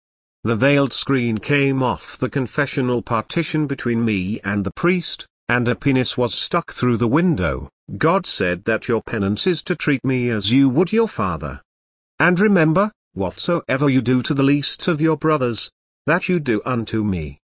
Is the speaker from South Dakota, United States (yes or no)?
no; Michigan, United States; and in my home state of Michigan, among other places.